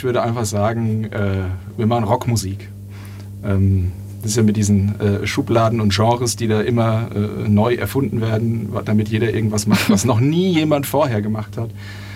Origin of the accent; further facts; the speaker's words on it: Hesse, Germany; weil wir kommen aus Hessen. In Hessen sind schon Ferien